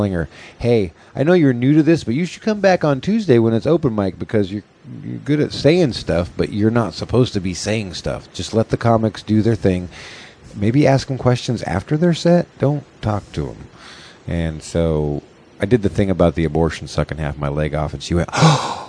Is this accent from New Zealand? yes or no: yes; New Zealand; born there; also born or lived in Essex, England; I was born in New Zealand, but lived in Essex for quite some time.